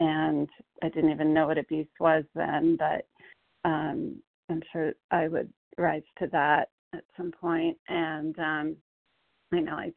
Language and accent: English; Connecticut, United States; I'm from Connecticut